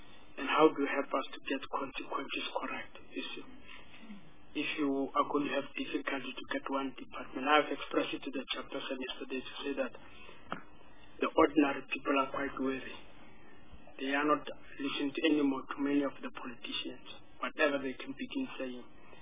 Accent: South Africa; But the thing for me as a South African

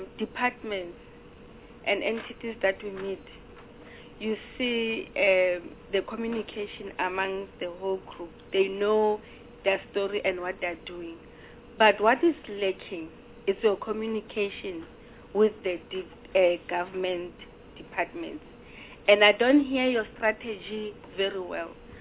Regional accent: Welkom, Free State, South Africa; I'm from Machabeng, Kohaikiko, Velkom.

